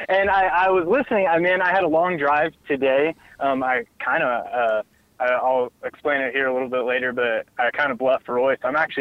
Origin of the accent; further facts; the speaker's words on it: California, United States; moved away as an adult; I'm actually, as much as I hate to admit it, I'm a Californian. Came out to Oklahoma State, finished school there